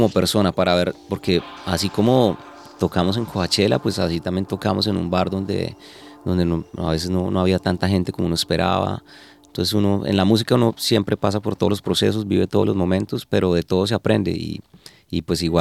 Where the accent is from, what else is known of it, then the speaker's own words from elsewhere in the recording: Tunja, Boyacá, Colombia; born there; Yo nací en Tunja